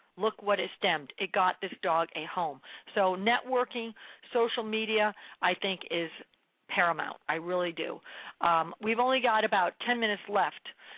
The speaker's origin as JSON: {"language": "English", "town": "Buffalo", "region": "New York", "country": "United States", "tie": "born or raised there", "said": "Buffalo, New York. I grew up in Buffalo."}